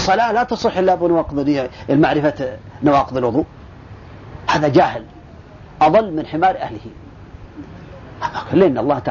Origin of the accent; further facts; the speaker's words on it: Saudi Arabia; ذلك عندنا في السعودية مثلا